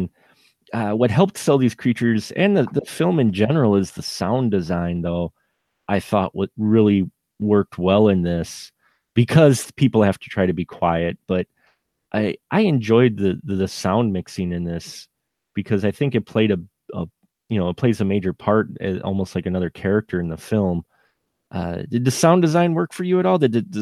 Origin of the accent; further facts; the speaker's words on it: Wisconsin, United States; I'm from Wisconsin. I live in Wisconsin. I know corn silos, and you always hear the dangers of them.